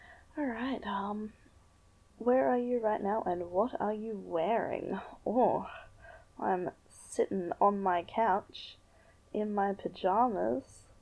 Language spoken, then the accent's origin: English; Australia; I'm in my mid-20s now, which is weird. You could probably tell from the whole accent thing that I'm Australian.